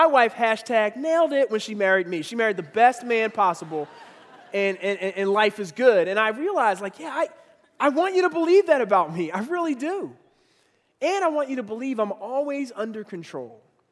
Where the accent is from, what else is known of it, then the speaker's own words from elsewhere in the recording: Philadelphia, Pennsylvania, United States; I'm not from Cincinnati, I'm from Philly. You don't do that to somebody from Philly without getting punched in the face.